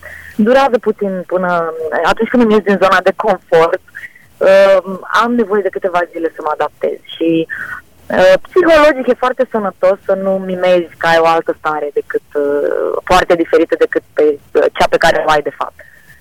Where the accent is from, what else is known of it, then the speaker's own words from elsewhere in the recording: Moldavia, Romania; Sunt o moldoveancă aprigă